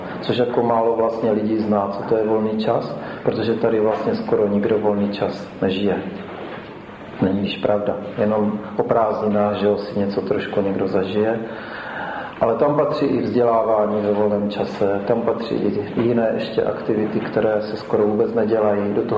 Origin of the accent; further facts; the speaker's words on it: Česká Lípa, Liberec Region, Czechia; Česká Lípa, odkud pocházím teďka, je na druhém místě v republice v rozvodovosti.